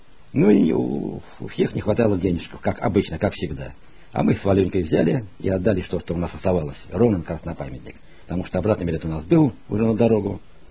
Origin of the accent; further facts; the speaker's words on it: Moscow, Russia; те же мы приехали, москвичи.